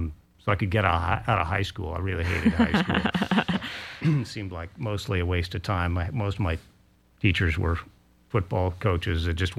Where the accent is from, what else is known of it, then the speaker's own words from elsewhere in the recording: Portland, Oregon, United States; I grew up in rural Portland, a small community that feels very much like Vashon does now.